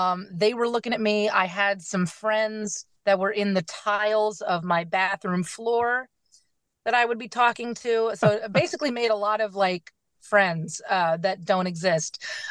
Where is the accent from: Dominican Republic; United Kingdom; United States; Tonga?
United Kingdom; Hayes, London; I'm from Hayes, you know.